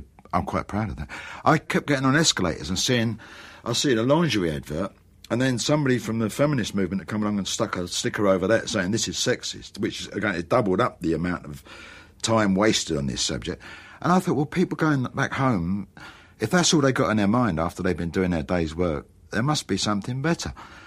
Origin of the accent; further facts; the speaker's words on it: Upminster, London, United Kingdom; I grew up in Upminster, and I grew up with a local accent, and I've savoured it.